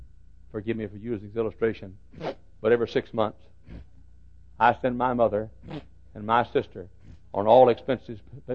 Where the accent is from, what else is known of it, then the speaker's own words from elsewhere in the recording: United States; I'm alive. I'm an American. I'm a Christian.